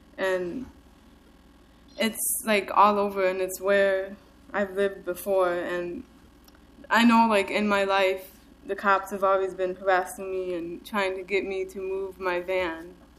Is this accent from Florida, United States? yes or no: no; New York, United States; also born or lived in Idaho / Montana / Washington; I'm originally from New York, but I've also lived in Idaho, Montana, and Washington.